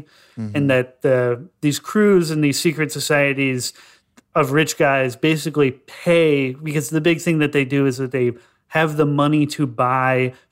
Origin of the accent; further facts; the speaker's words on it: St. Louis, Missouri, United States; growing up, there's a conservatism in St. Louis that is like unique because we're secretly a Southern city that also is labeled by the South as a Northerner city.